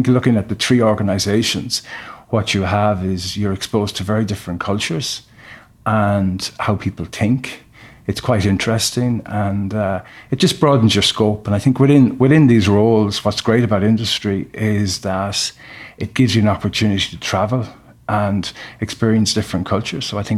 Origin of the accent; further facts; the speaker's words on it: Carrick-on-Shannon, Connacht, Ireland; I grew up in Carrick and Shannon and decided I would apply for the commencement course in Sligo Regional Technical College.